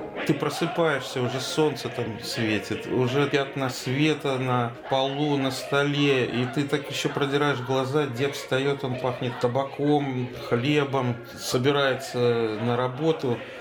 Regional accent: Minsk, Belarus; В Минске. Но большую часть времени я проводил у бабушки с дедушкой, потому что они тоже жили в Минске. Но это был такой сельхозпоселок. Там все домики были одноэтажные, с печным отоплением, огородики.

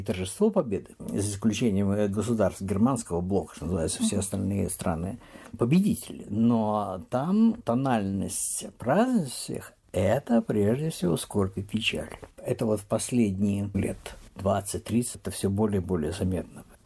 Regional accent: Luga, Leningrad Oblast, Russia; в моем родном городе Луге.

